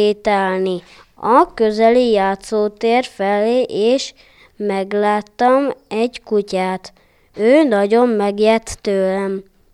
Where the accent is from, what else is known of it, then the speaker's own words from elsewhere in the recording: Debrecen, Hajdú-Bihar, Hungary; Bejárós és debreceni vagyok.